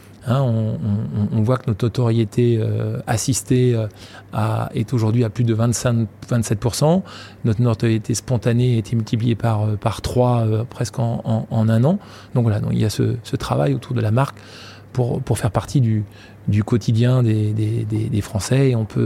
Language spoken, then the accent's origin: French; Rennes, Brittany, France; en tant que Breton, Rennais, créant de l'emploi à Rennes